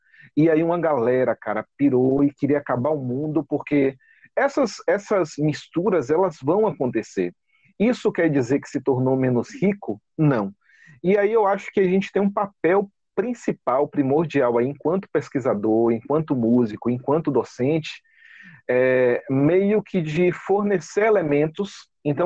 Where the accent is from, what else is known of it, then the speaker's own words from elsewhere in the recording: Bahia, Brazil; Como eu sou da Bahia, eu escuto